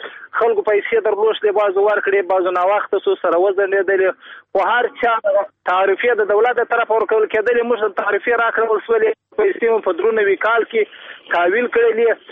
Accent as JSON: {"language": "Pashto", "town": "Muqur", "region": "Badghis", "country": "Afghanistan", "said": "زه خپل د بادغیس ولایت د مقر د ولسوالۍ یم"}